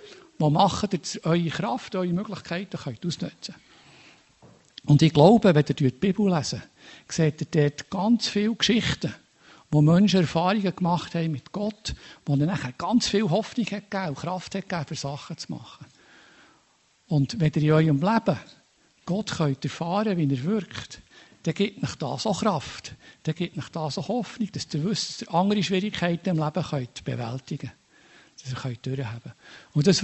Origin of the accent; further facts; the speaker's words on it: Switzerland; kurz nachdem wir als Schweizer Stimmbürger zwei Initiativen zur Senkung der Gesundheitskosten der Urne deutlich abgelehnt haben